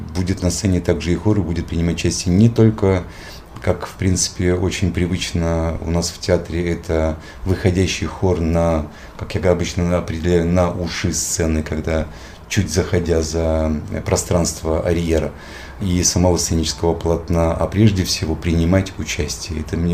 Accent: Pinsk, Brest Region, Belarus; born there; Вроде как бы я из Мариинского театра, но вроде как бы родился в Беларуси, в Пинске

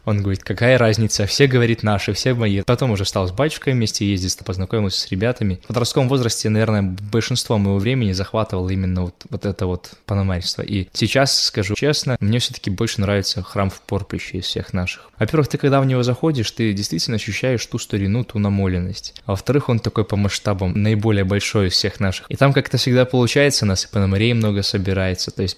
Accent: Krulevshchizna, Vitebsk Region, Belarus; У нас вот в деревне, в Крулевщизне, я сам из Крулевщизны

